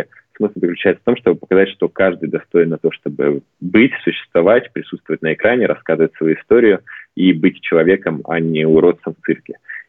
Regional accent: Irkutsk, Irkutsk Oblast, Russia; А я сам из Иркутска, и это почти Новосибирск

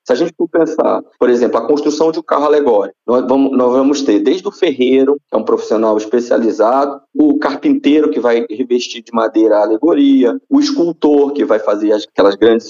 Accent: Ceará, Brazil; eu sou nordestino, sou cearense

